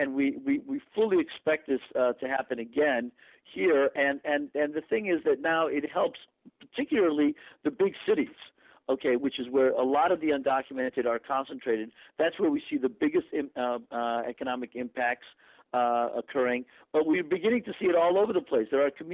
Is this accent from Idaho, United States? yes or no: no; Chicago, Illinois, United States; now in Los Angeles, United States; you know, I grew up in Chicago. I got my education there and did union organizing in Chicago.